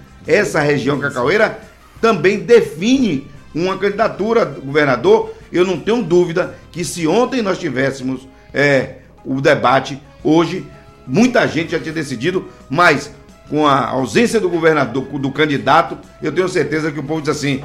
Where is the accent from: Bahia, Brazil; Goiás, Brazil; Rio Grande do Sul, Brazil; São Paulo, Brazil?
Bahia, Brazil; eu moro em Léo, sou baiano